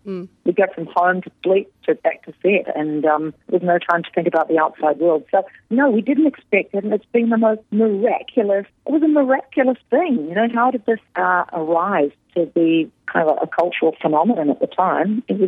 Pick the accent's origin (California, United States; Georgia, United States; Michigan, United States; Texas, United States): Michigan, United States; Detroit; So growing up in Detroit and making movies, horror movies and things